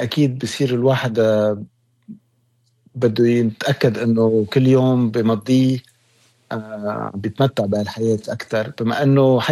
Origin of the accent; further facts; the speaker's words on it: Lebanon; نحن كلبنانية صرنا 50 سنة منعاني من حروب